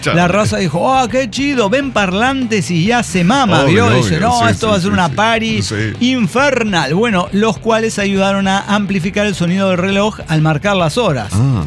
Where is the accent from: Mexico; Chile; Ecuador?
Mexico; San Pedro Huaquilpan, Hidalgo; Hoy les vengo a contar que en mi pueblo, San Pedro Huaquilpan